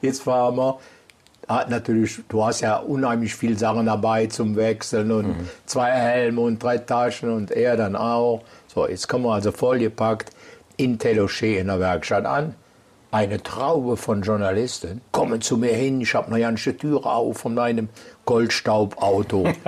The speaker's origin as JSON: {"language": "German", "town": "Aachen", "region": "North Rhine-Westphalia", "country": "Germany", "said": "Ich bin aus Aachen. Er ist so nah an Holland."}